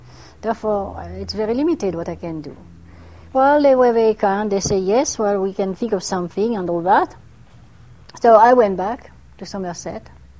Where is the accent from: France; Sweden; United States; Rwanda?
France; English is a second language; Because after all, I am French-born, and I was brought up in France. My family has always lived on the battlefield of all the wars.